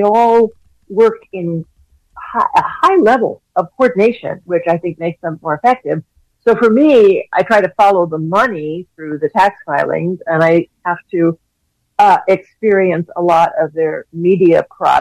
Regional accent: Oklahoma, United States; Yeah, my research was really informed by the fact that I'm from Oklahoma, and I came upon them when I was visiting family there.

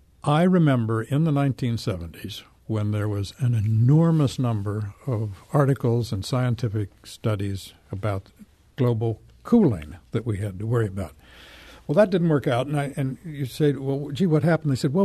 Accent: Midwest, United States; But I do think growing up in the Midwest, you do have an appreciation of the sturdy, rooted common sense of the American people

